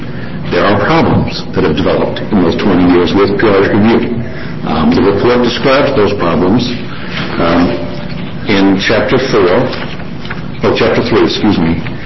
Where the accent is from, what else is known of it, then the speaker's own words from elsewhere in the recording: Eugene, Oregon, United States; I am from Eugene.